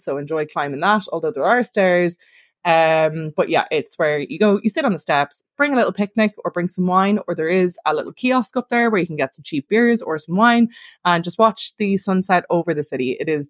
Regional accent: Ireland; You know, we're Irish. We like a drink or two.

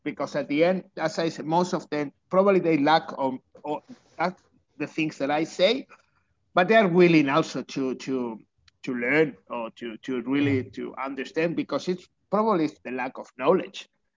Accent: China; English is a second language; I came from China

